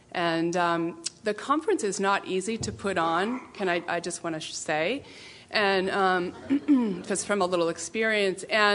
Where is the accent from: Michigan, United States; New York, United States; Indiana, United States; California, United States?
California, United States; Los Altos; So I grew up down in Los Altos. I was adopted when I was about 4 months old.